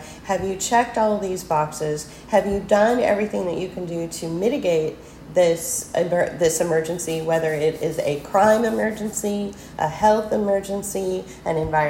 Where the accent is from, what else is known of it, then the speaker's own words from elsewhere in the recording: California, United States; And we don't know anybody because we're from California.